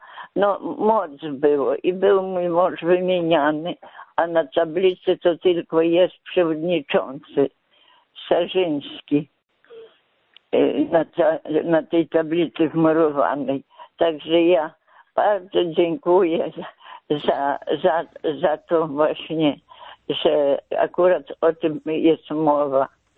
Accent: Hrubieszów, Lublin Voivodeship, Poland; Ja pochodzę z Lubelszczyzny, właściwie z Hrubieszowa.

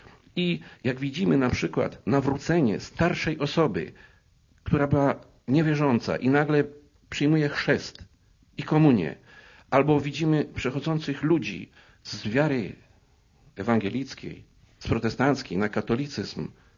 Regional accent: Silesian Voivodeship, Poland; now in Berlin, Germany; Ja pochodzę ze Śląska i mnie w domu nauczono modlitwy.

